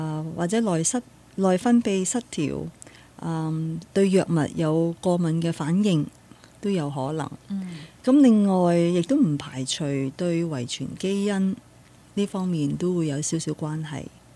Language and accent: Cantonese; China; 由於我哋中國人社會咧就對呢個病認識唔係咁多